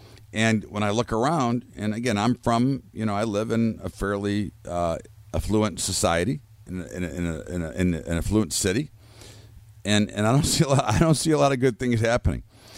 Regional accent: United States; And that saddens me as an American, as a parent, as an individual.

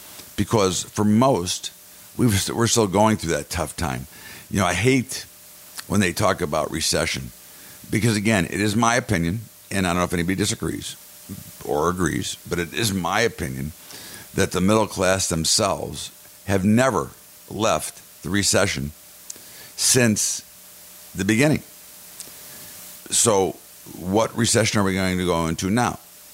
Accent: United States; Again, I'm an American. Okay, I'm for everybody.

